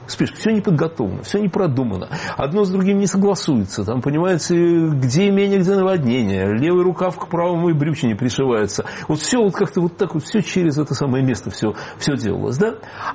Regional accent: Belarus; мы, белорусы, в лесах, значит, очень хорошо себя чувствуем.

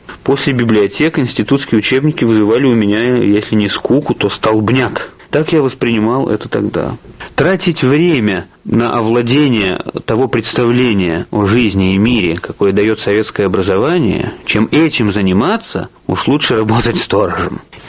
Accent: Moscow, Russia; moved away as an adult; Как коренной москвич, я люблю Москву.

